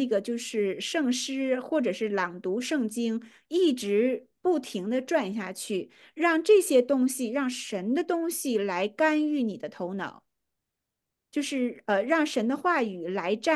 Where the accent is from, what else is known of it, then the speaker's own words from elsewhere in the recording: China; 就是我们中国人会是说